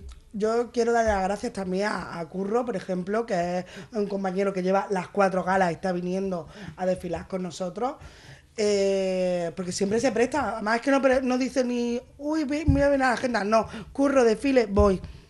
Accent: Andalusia, Spain; somos andaluces y eso viene en el ADN.

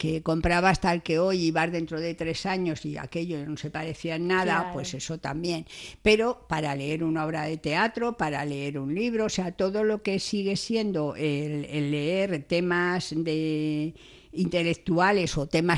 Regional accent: Community of Madrid, Spain; accent: Castilian; yo soy madrileña y debo hablar con deje castellano.

